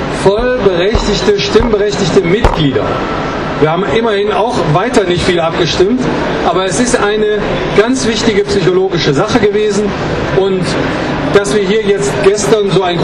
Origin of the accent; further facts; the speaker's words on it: Germany; Und ich möchte nicht als Deutscher sagen, wisst ihr, von uns geht das Ganze aus